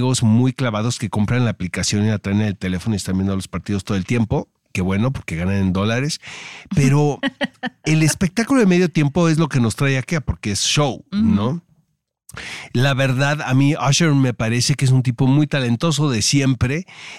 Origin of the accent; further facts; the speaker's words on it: San Diego, California, United States; moved away; Es que yo crecí en San Diego y era Charger, pero eran malísimos. Entonces me muevo para acá.